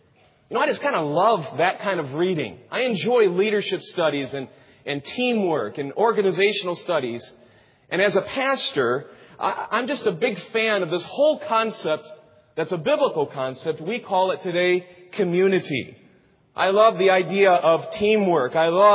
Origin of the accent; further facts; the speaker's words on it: Detroit, Michigan, United States; I'm from Detroit, so I can't say anything else about that.